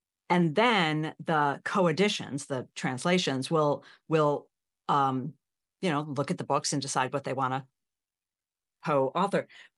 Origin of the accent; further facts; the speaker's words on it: Chicago, Illinois, United States; born there; I'm coming to you from my studio, which is in the beautiful, beautiful Hudson Valley, New York. I was born in Chicago. I have an apartment in Brooklyn, but I work up here in the Hudson Valley